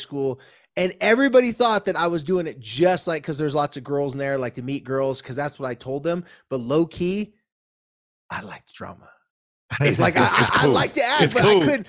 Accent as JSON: {"language": "English", "town": "Carlsbad", "region": "California", "country": "United States", "tie": "born or raised there", "said": "Now we live Carlsbad, my hometown. We live right next to Oceanside."}